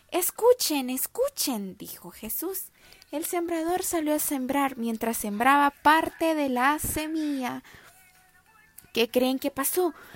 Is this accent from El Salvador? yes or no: yes; El Salvador; de El Salvador.